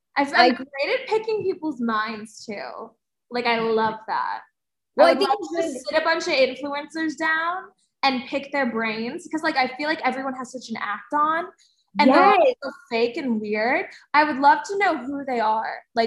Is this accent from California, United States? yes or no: no; New Jersey, United States; Because I'm from New Jersey and I'm ratchet.